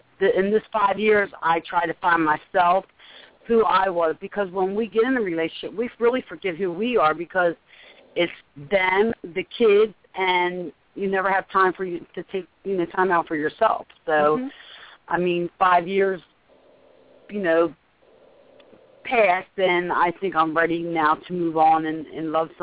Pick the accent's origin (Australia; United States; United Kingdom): United States; Pennsylvania; I'm from Pennsylvania.